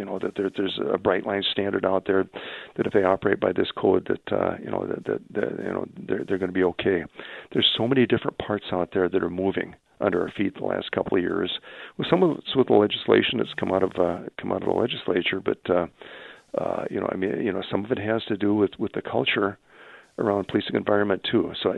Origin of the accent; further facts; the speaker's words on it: Renton, Washington, United States; When I grew up in the Renton Highlands between that and Issaquah, I mean, we were you know, a blue collar town